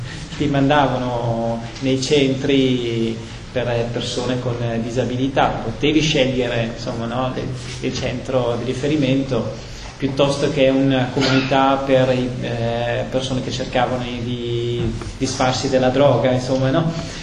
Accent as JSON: {"language": "Italian", "country": "Belgium", "said": "Sono belga di origine"}